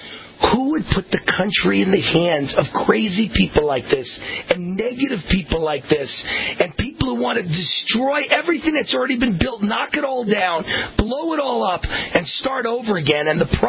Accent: New York, United States; I grew up near New Rochelle, New York, Mount Vernon, New York, Pelham, New York.

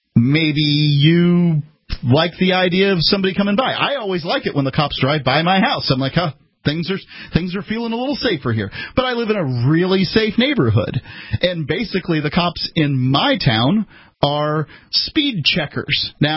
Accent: Sarasota, Florida, United States; We are originally from Sarasota, indeed.

